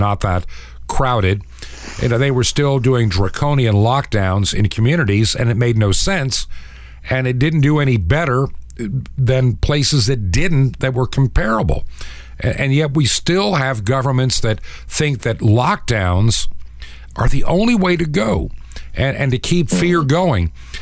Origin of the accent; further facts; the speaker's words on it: New York, United States; because I was originally from New York State